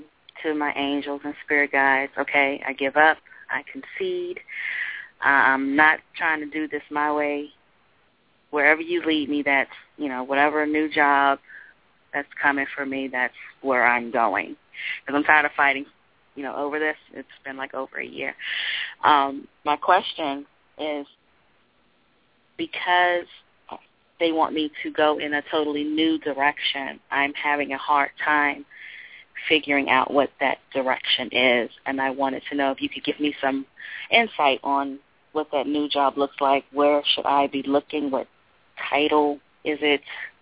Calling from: Maryland, United States; Hi, this is … calling from Maryland.

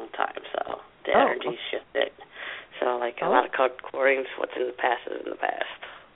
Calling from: New Jersey, United States; from New Jersey.

